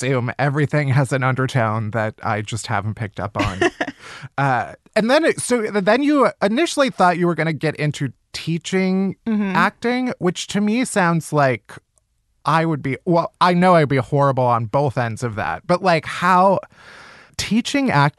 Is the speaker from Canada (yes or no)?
no; Midwest, United States; That's how you know I'm a Midwesterner.